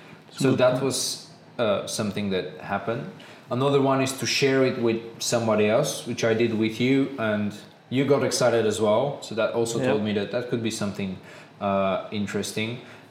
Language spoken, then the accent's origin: English; Bulgaria; We are originally from Bulgaria